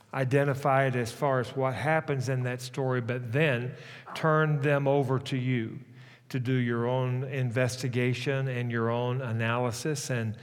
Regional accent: Arkansas, United States; After all, I am from Arkansas, and I'm exceptional in that I wear shoes and I do read.

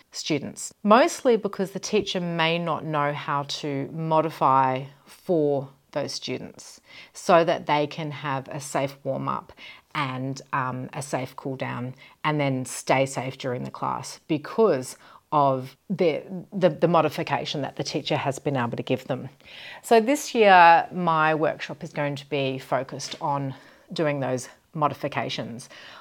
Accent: Australia; I am from the Dance Safe Project. I was born and raised and live in Australia.

